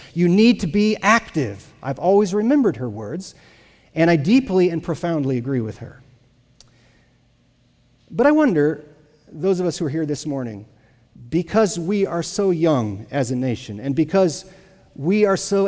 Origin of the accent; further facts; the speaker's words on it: United States; You see, I'm an American.